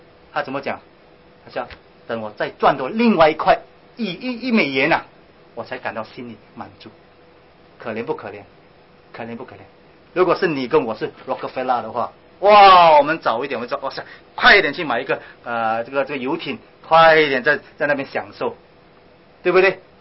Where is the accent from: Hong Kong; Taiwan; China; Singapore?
Singapore; 这表示说我们新加坡人在这个时代很丰裕